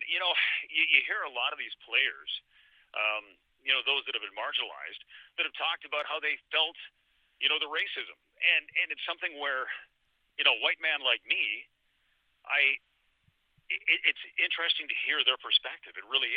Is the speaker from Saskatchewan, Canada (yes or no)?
yes; Saskatchewan, Canada; I grew up in Saskatchewan, so I didn't know a lot about Pacific Coliseum at the time.